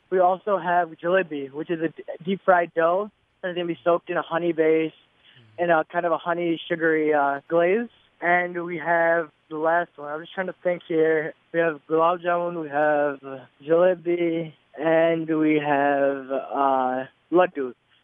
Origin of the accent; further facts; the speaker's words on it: Gujarat, India; Even though I am from Gujarat